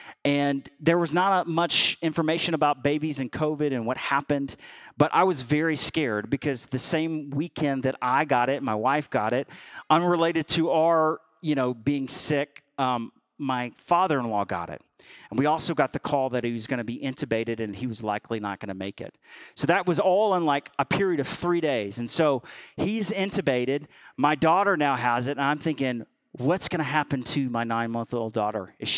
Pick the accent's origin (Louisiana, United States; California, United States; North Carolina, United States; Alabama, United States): Alabama, United States; I grew up in Alabama, okay? We didn't have a great education system, okay?